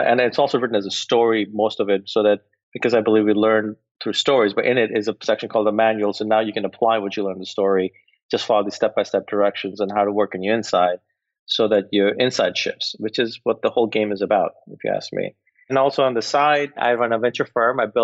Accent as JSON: {"language": "English", "region": "New York", "country": "United States", "tie": "born or raised there", "said": "Let's see, I grew up outside New York City with a single mom, two kids, my brother"}